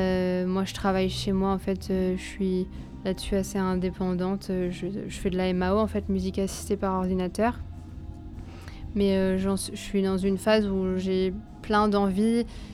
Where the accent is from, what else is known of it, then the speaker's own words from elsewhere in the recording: Vendôme, Centre-Val de Loire, France; je suis de Vendôme, mes parents habitent à Vendôme